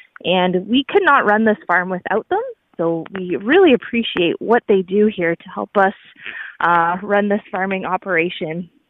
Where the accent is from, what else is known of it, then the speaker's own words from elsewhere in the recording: Norfolk County, Ontario, Canada; Yeah, I am Norfolk County born and raised. I love it here. It's really cool. I never really left. I did go away to school, but I was glad to come back and start a family here.